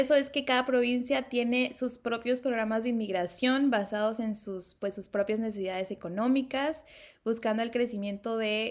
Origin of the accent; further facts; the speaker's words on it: Mexico; moved away as an adult; now in Canada; yo soy de México, vine con mi familia que está integrada por mi esposo, mis 2 hijos y tomamos la decisión de llegar a Canadá o emigrar a Canadá en el 2019.